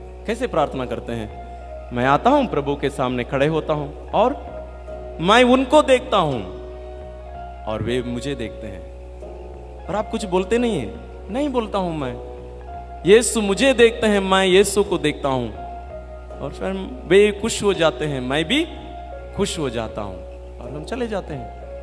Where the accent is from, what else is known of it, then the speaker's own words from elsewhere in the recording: Kanyakumari, Tamil Nadu, India; आप साउथ तरफ जाइए, मैं तमिलनाडु से हूं, कन्याकुमारी जिला का।